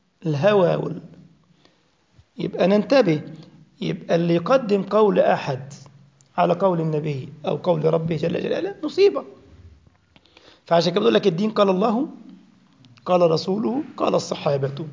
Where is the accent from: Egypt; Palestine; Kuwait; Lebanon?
Egypt; بل فرعون كمان طلع بجسمه موجود عندنا في مصر